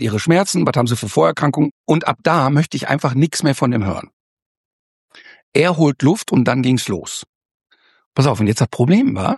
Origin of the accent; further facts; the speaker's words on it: North Rhine-Westphalia, Germany; Ich komme nämlich ursprünglich aus dem Ruhrgebiet.